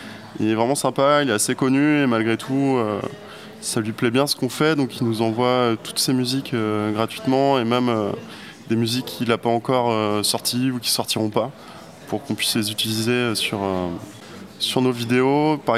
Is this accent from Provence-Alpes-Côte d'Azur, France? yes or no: no; Brest, Brittany, France; born there; je suis né à Brest, je vis à Brest. J'ai 35 ans